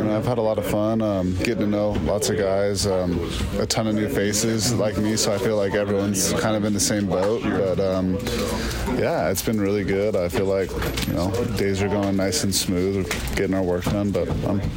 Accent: Las Vegas, Nevada, United States; Born and raised in Vegas.

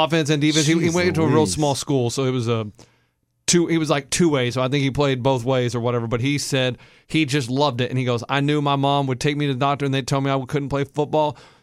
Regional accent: Texas, United States; And he also said, because we grew up in Texas, he grew up in Chicago.

